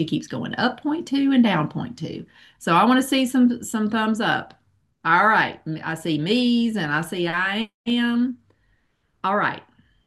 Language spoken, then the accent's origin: English; Little Rock, Arkansas, United States; I am from Arkansas, from Wisconsin, Mary Jo. A lot of people assume I'm in Nashville because I work for No BS, but I am actually in Little Rock, Arkansas.